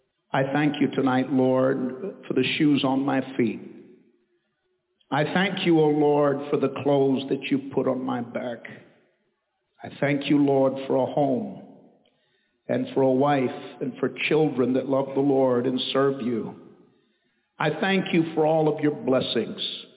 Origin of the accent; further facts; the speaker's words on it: Maine, United States; granite from my home state of Maine.